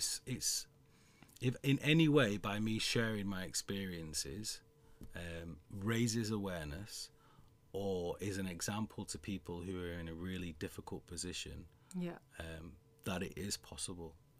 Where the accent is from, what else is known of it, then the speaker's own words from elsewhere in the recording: Manchester, North West England, United Kingdom; I'm Northern, I'm from Manchester, I'm a bloke.